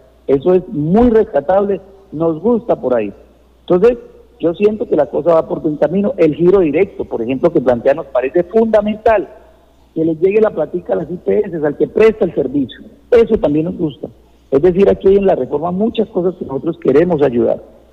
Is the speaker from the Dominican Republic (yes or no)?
no; Guaviare, Colombia; mi tierra, mi Guaviare, la que nos eligió